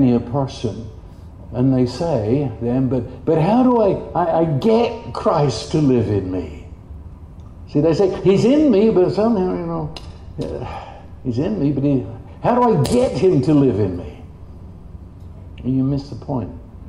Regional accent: United Kingdom; I'm still British, you see.

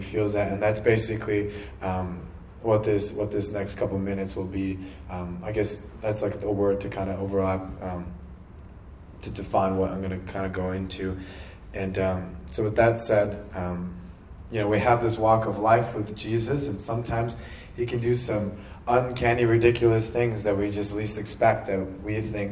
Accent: Illinois, United States; So I grew up in the northern suburbs of Chicago, and born and raised in a Christian family.

